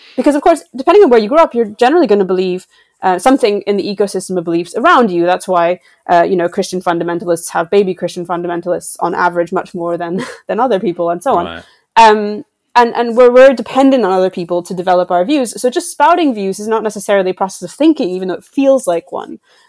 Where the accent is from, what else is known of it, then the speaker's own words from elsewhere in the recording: United States; moved away as an adult; because I am an American, but I haven't lived there since I was 22 years old.